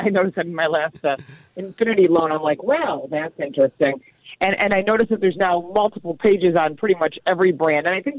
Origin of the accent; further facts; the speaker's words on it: Detroit, Michigan, United States; I mean, I'm from Detroit originally. I'm a Motor City gal